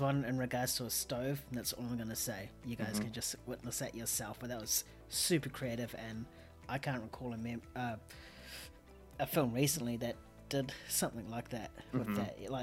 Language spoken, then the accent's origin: English; India; just because I'm Indian doesn't mean I'm an encyclopedia about India.